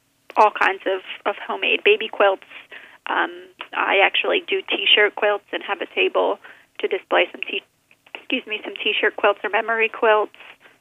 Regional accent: Coatesville, Pennsylvania, United States; We grew up in St. Cecilia's Parish. My mom went to St. Cecilia's. It was Coatesville Catholic when I went through the school, and then graduated from Bishop Shanahan as well.

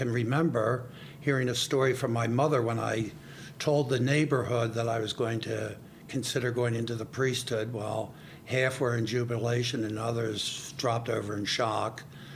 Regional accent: Ardmore, Pennsylvania, United States; local boy, Ardmore. I grew up in Ardmore on Linwood Avenue.

